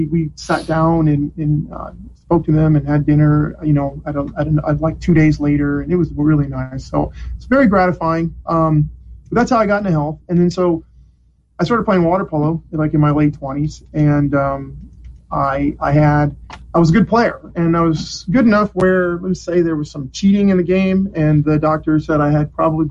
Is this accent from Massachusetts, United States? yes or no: no; Ohio, United States; I'm a small town boy. I'm from Wayne County. I'm from a little small farm town in Wayne County, Ohio.